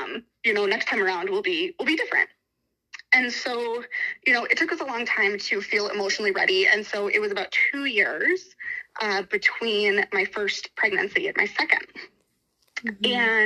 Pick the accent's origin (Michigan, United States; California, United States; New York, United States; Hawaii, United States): Michigan, United States; I am from Northern Michigan. I'm referred to as a Youper because I'm from the UP, which is the Upper Peninsula. I have lived up here my whole life